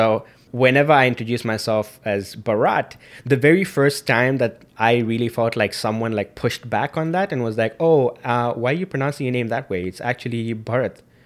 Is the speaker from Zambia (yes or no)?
yes; Zambia; So growing up in Zambia, we had different groups of friends, right? We had, you know, people in the Indian community that we hung out with.